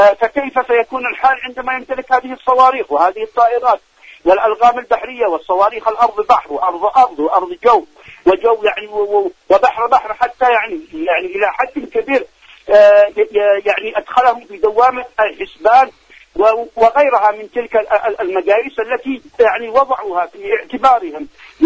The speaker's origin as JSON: {"language": "Arabic", "country": "Yemen", "said": "أن يقفوا معنا كيمنيين، هذا لا خلاف فيه"}